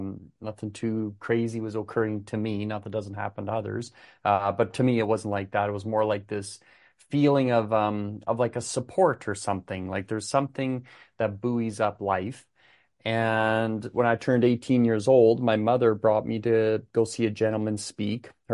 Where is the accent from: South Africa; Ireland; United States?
Ireland; now in Canada; We're from Ireland originally. Yeah, we live in Canada now, but we are Irish.